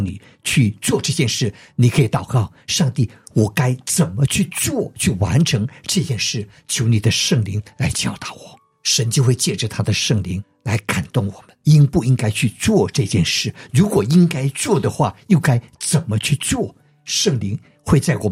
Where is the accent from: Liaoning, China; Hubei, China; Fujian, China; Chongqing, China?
Fujian, China; Yongchun; 但是呢，我的老家是在福建永春